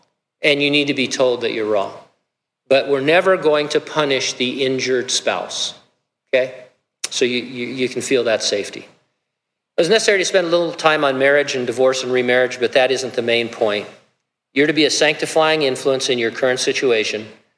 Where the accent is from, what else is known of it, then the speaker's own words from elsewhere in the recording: California, United States; God, what were you thinking when I grew up in California? Now I happen to love California.